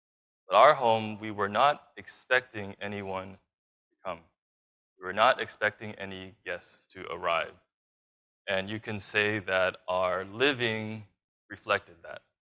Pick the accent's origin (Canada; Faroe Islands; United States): Canada; Montreal, Quebec; I'm from Montreal, and it's wonderful to be able to host you all again.